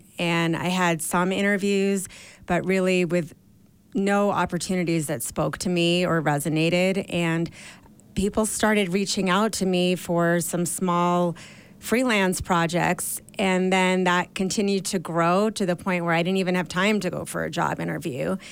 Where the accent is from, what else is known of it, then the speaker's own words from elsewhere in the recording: New York, United States; now in Park City, United States; Well, I am a New Yorker who moved to Park City back in 2001.